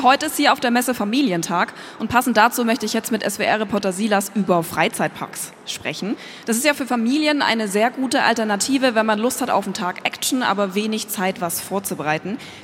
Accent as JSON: {"language": "German", "region": "Baden-Württemberg", "country": "Germany", "said": "Ich komme ja aus der Nähe von Heilbronn"}